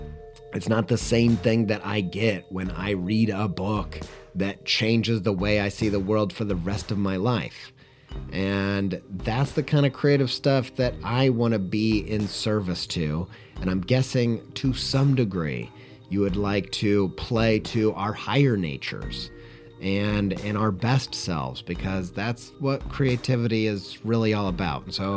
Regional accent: Indiana, United States; Longtime listeners will know I grew up in Indiana. I lived all over the place, really, but probably in my childhood spent the most time living in Indiana and the southern half of Indiana.

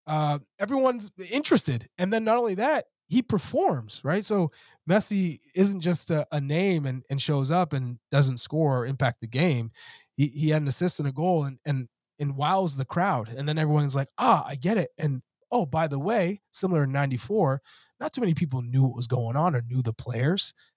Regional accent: New England, United States; that was the first time I got to see a professional league and at my hometown team, the New England Revolution.

